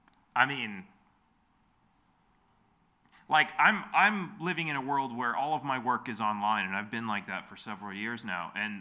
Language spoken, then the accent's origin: English; Los Angeles, California, United States; moved away; I mean, I grew up in Los Angeles and I left because, I mean, that was one of the reasons.